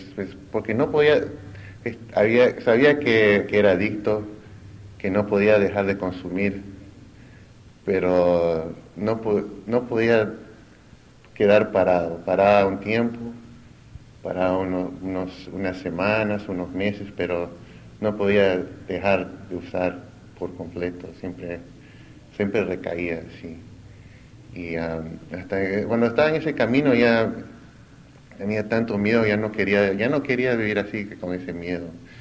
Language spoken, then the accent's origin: Spanish; Peru; moved away; Yo vine a este país muy joven, o sea, soy originalmente del Perú, pero bueno, mi español es como de niño.